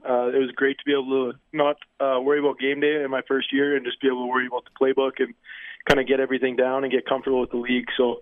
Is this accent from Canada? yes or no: yes; Regina, Saskatchewan, Canada; I'm from Regina. My entire family's from Regina.